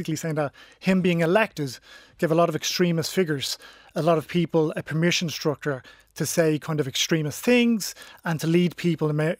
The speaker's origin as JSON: {"language": "English", "country": "Ireland", "said": "But in terms of the shock that you feel watching it as an Irish person, I think it's similar to the shock that a lot of Americans felt"}